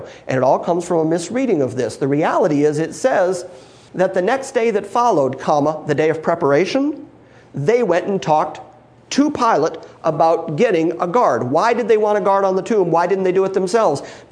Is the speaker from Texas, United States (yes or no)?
no; Detroit, Michigan, United States; I grew up in Detroit with a lot of Catholics.